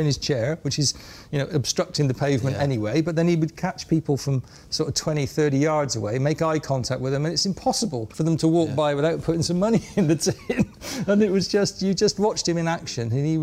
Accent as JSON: {"language": "English", "town": "Bristol", "region": "South West England", "country": "United Kingdom", "said": "this might sound crazy, the fact that I was from Bristol."}